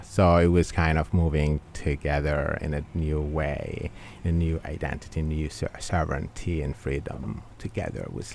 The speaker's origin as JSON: {"language": "English", "town": "Obok", "country": "Djibouti", "tie": "born or raised there", "said": "I was born in Obok, a small city in the northern part of Djibouti, and moved around the country because my father was in the military, and we kept moving from different city to city."}